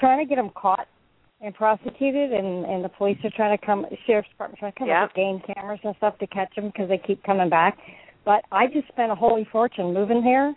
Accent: Sarasota, Florida, United States; also born or lived in Lake County / Ocala; I'm actually from here. I was born in Sarasota, and I've been gone for over 20 years and just moved back.

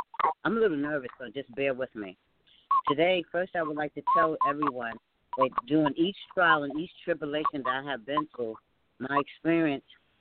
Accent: Manhattan, New York, United States; New York. I'm from Manhattan.

